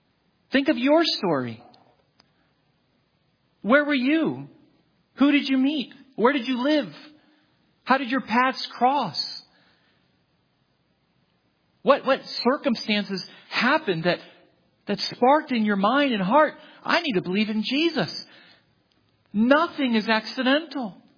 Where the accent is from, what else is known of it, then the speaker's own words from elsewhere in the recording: Brick Township, New Jersey, United States; also born or lived in Newark; But that's where I was born, Newark, New Jersey. And that I would be, as an 8-year-old child, living at 974 Linden Avenue, Brick Township, New Jersey.